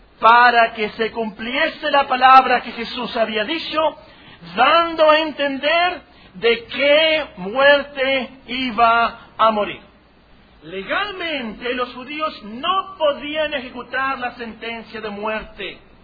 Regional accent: Mexico; nosotros somos mexicanos del año 2008. De hecho, somos gentiles porque no somos judíos.

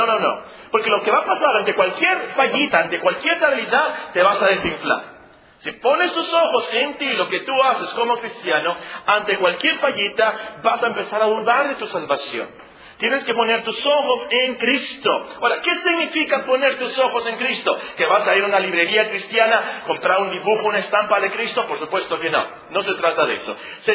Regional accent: Sonora, Mexico; ya es muy limitado el entendimiento de quiénes somos los sonorenses

